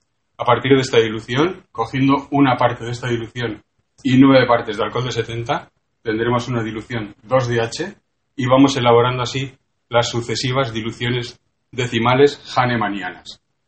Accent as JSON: {"language": "Spanish", "town": "Bilbao", "region": "Basque Country", "country": "Spain", "said": "y soy médico, y soy farmacéutico, vengo de Bilbao"}